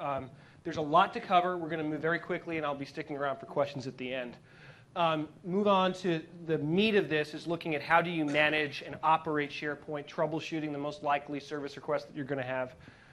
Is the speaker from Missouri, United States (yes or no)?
no; Boston, Massachusetts, United States; But I am from Boston. We are very proud.